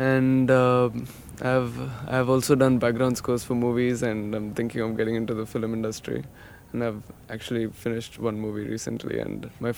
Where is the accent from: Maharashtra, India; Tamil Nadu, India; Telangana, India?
Telangana, India; Hyderabad; I'm from Hyderabad.